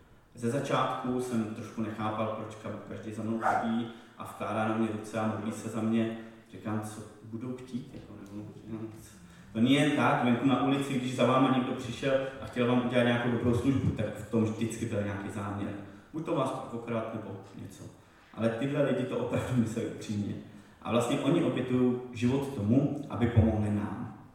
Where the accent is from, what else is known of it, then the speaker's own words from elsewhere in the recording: Teplice, Ústí nad Labem Region, Czechia; pocházím z Teplic, je mi 38.